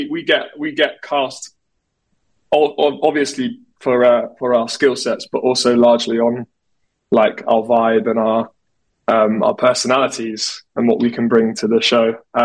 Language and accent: English; Kingston, London, United Kingdom; I'm from Southwest London, a place called Kingston.